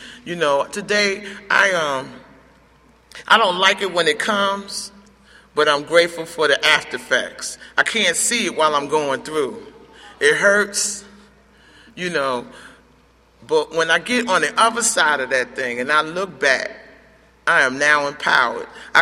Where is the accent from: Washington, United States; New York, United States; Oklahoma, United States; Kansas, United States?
New York, United States; I come from New York. I spent 17 years living on the street, no fixed address.